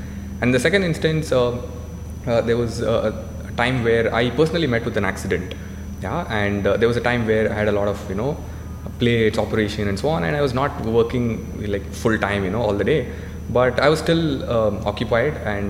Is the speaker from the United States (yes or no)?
no; Bangalore, Karnataka, India; also born or lived in Coimbatore; I was born in Coimbatore, which is a place in Tamil Nadu. But I was just born there, but I grew up in Bangalore. And so maybe 100, 200 years back, my family had migrated to this place, which is another state in India.